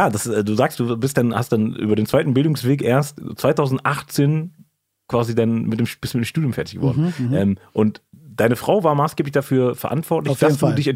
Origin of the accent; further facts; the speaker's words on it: Hanover, Lower Saxony, Germany; ich komme aus Hannover, hinten Süd